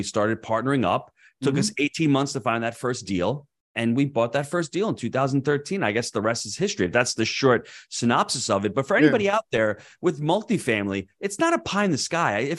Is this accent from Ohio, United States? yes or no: no; New York City, New York, United States; I moved out 6 years ago, so I'm a New Yorker. Okay. Yeah, yeah, I moved down to Florida 6 years ago